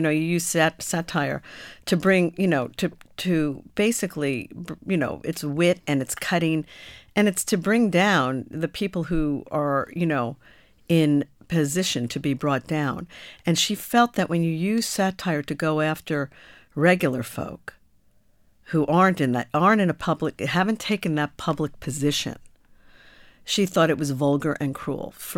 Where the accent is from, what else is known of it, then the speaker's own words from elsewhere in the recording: New York, United States; which to me is rather astonishing being a New Yorker.